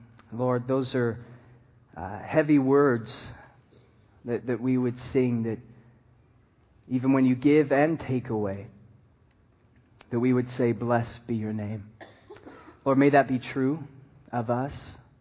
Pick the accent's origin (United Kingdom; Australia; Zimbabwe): United Kingdom; England; also born or lived in Southern California; now in Maui, United States; I'm from England, then Southern California, and then here.